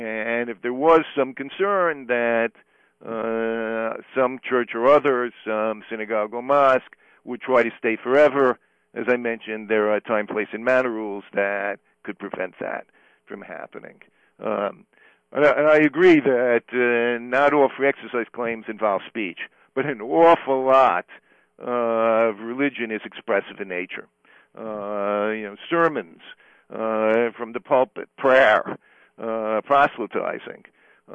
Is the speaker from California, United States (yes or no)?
no; New York City, New York, United States; accent: New York; I used to live in New York City, you can tell by my accent, but I live in a small college town now.